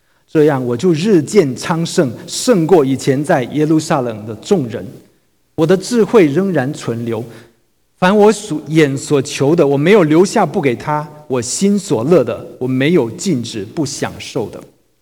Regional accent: Shantou, Guangdong, China; 我家是汕头的，我在汕头老家的时候呢

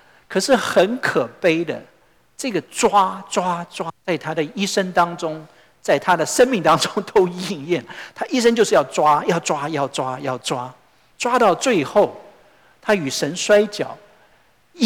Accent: China; 我们中国人讲幸福

